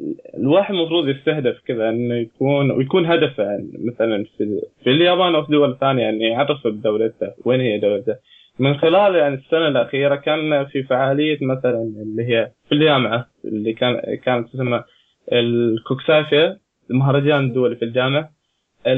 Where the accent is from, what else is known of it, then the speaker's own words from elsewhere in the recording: Oman; now in Japan; كل مرة يسألوني من وين انت، اقول لهم والله من عمان